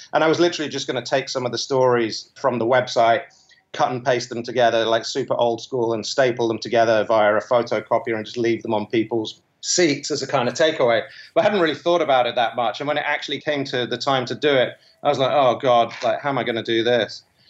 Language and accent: English; United Kingdom; now in New York, United States; I'm based in New York. I'm British, as you can probably tell.